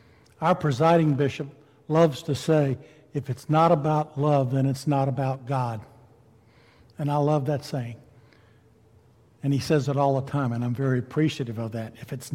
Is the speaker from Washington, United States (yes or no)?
no; Louisiana, United States; I grew up in Louisiana. There's a different accent in North Louisiana than there is in South Louisiana.